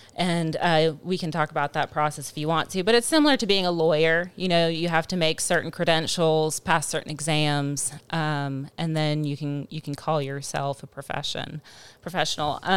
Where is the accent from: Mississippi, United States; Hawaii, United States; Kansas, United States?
Mississippi, United States; Ocean Springs; But I was raised here in South Mississippi. The vital years, I think, of child development, I was here in Ocean Springs, still with some of those military influences.